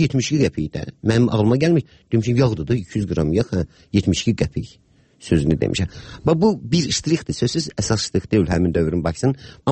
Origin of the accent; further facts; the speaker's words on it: Baku, Azerbaijan; Və mən çox uşaq yaşlarından Bakıda böyümüşəm.